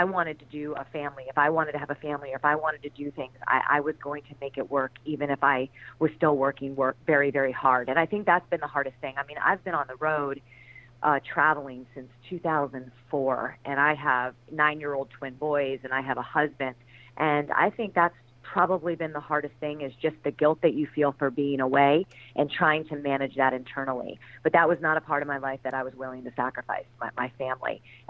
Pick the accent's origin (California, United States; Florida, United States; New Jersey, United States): Florida, United States; Fort Lauderdale; but I grew up in Fort Lauderdale, Florida.